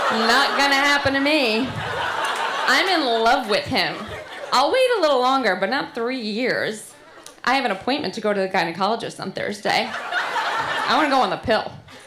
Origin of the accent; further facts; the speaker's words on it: Rockaway Beach, New York, United States; I'm from Rockaway Beach, New York.